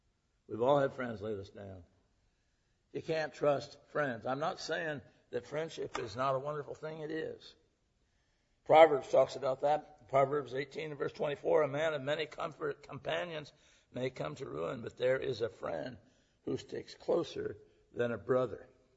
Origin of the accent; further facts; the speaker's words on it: United States; Now, I'm an American, and I believe in America, and I believe and love this country.